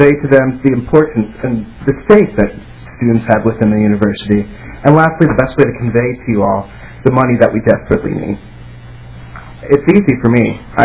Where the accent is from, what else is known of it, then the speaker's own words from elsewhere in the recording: Pennsylvania, United States; now in Minnesota, United States; I am actually from the state of Pennsylvania. And every time I inform my fellow students that I'm not from Minnesota, they always ask me, why did you come all the way to Minnesota to come to the university?